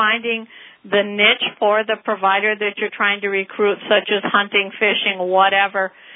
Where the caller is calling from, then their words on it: Long Prairie, Minnesota, United States; I'm calling from Long Prairie, Minnesota.